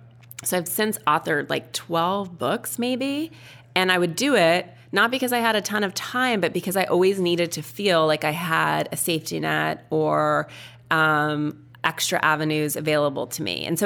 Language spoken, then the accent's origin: English; Montana, United States; she even went on Donahue when I was a little kid growing up in Montana